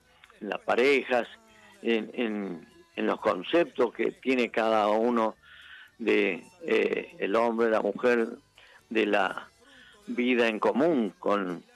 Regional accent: Vista Flores, Mendoza, Argentina; Bueno, yo en el Valle de Uco nací, ahí en la consulta, viví mi infancia. Nací en Vista Flores, cerca de la consulta, 5 kilómetros.

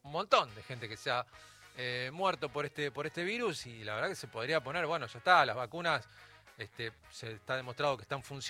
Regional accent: Argentina; Como argentinos.

